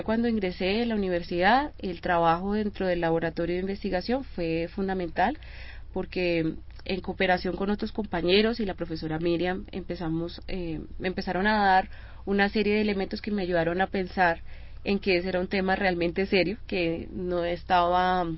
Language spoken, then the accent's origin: Spanish; Colombia; la imagen que como colombianos tenemos